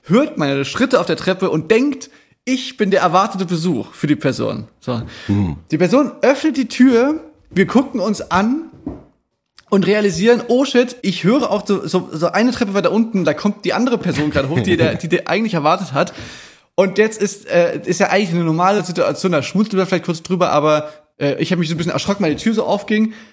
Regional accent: Austria; Ich bin aus Österreich.

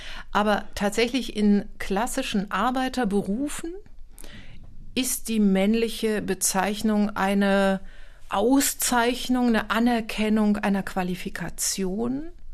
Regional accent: East Germany, Germany; Also ich bin ja in der DDR aufgewachsen.

